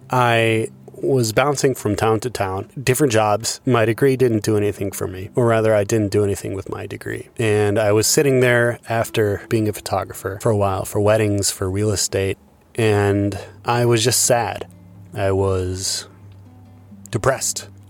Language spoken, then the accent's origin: English; Iowa, United States; I grew up in Iowa, notoriously referred to by many people as flyover country.